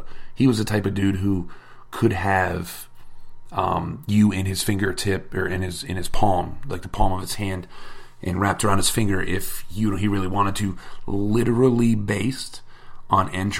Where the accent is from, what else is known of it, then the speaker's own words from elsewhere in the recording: Florida, United States; I know he did live very close to where I grew up in Florida